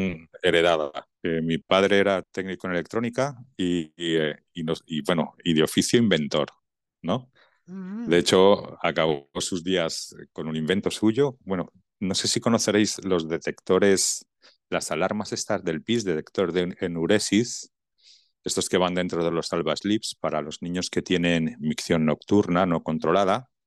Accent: Valencia, Valencian Community, Spain; born there; soy una persona española de 58 años, nacido en Valencia

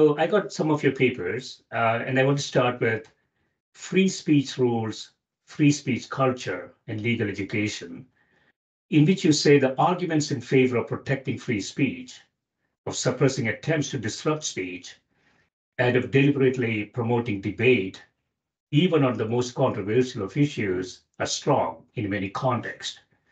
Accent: India; my perception is that I grew up in India.

